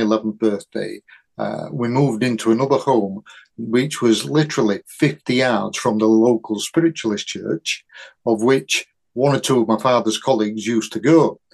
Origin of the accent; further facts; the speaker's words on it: Yorkshire and the Humber, United Kingdom; this is all my opinion, but I'm a Yorkshireman, so I think I'm right.